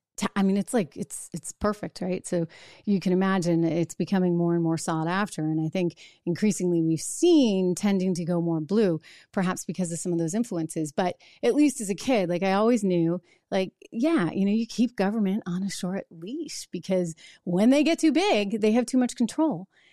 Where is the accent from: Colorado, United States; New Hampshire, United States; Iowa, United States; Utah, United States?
New Hampshire, United States; But I grew up in New Hampshire where we really, like, both sides, by the way, Democrats and Republicans, we kept government on a short leash.